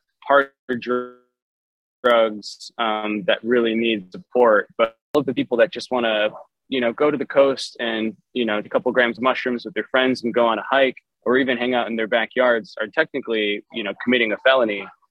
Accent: Chicago, Illinois, United States; now in Portland, United States; But I'm born and raised in Chicago, and it was a huge culture shock even 3 years ago for me to come to Portland

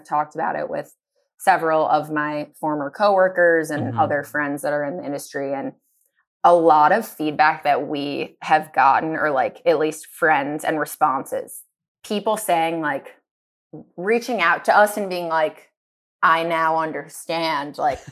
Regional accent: Chicago, Illinois, United States; I'm born and raised in Chicago. So it was just like a double whammy of like all these Chicago references, seeing it being filmed in my hometown

